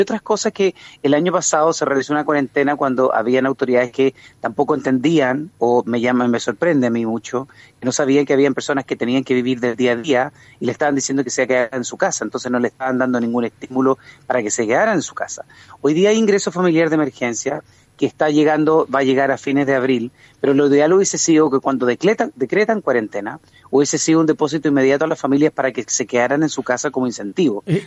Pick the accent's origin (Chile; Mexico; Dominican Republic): Chile; hubo unas manifestaciones que como chilenos en la gran mayoría aprobábamos